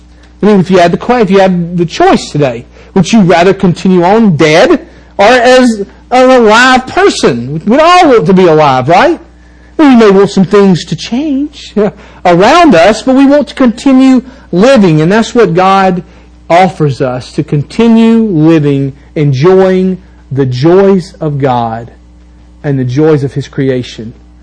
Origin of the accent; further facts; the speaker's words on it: Mississippi, United States; Now, that's just a saying from where I'm from Mississippi.